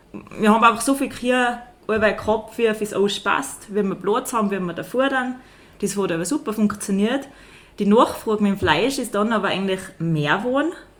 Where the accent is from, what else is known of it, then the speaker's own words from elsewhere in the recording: Sankt Johann in Tirol, Tyrol, Austria; Also ich bin ursprünglich von Sanktehan, nicht ganz Winke, also von Reitham. Und auch von einem Bauern.